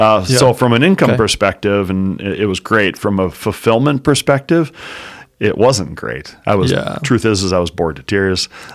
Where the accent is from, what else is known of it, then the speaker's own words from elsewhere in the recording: Green Bay, Wisconsin, United States; now in Fargo, United States; I grew up in Green Bay, Wisconsin. Hold it against me. Yeah, I'm a cheeser. Moving to Fargo for college is what brought me to the area.